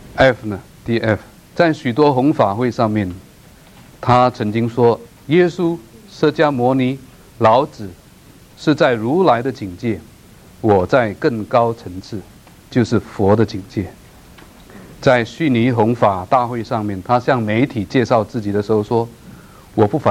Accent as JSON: {"language": "Chinese", "country": "Malaysia", "said": "我是马来西亚的，马来西亚的国语"}